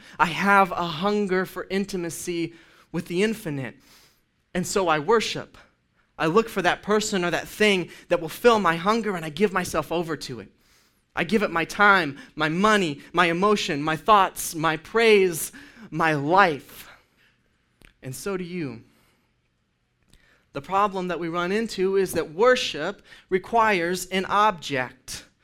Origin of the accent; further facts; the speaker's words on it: Indiana, United States; All that it means is that I'm from Indiana. People from Indiana are called Hoosiers.